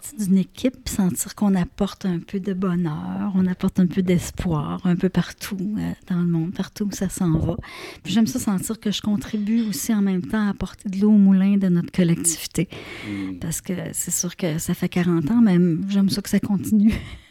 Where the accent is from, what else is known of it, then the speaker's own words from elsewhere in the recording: Trois-Rivières, Quebec, Canada; born there; Ben moi, premièrement, je suis née à Trois-Rivières.